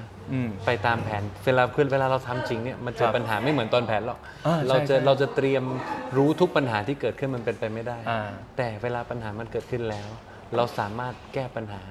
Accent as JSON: {"language": "Thai", "region": "Bangkok", "country": "Thailand", "tie": "born or raised there", "lives_now": "Pattaya, Thailand", "said": "8ปีแล้วโตมาที่กรุงเทพโตที่กรุงเทพ"}